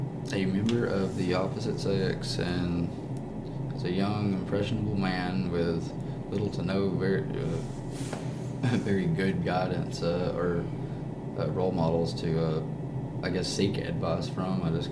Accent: Hamilton, Alabama, United States; That's actually where I'm from, my hometown, Hamilton, Alabama, about an hour, 15 minutes north of here. It's a little nowhere town, but it is home

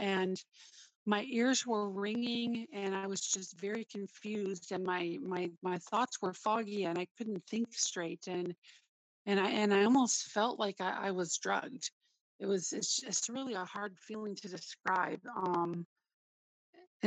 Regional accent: Indiana, United States; moved away as an adult; now in Georgia, United States; And hi there. So I've been, I actually, Gabe and I grew up together in Indiana, but I moved to Georgia in 2001.

